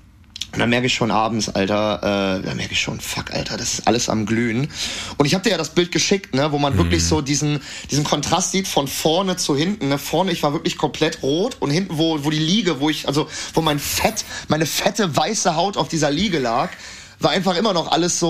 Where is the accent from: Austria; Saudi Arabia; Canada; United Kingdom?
United Kingdom; England; German is a second language; Ich komme aus England. Anscheinend sehe ich aus wie ein Engländer.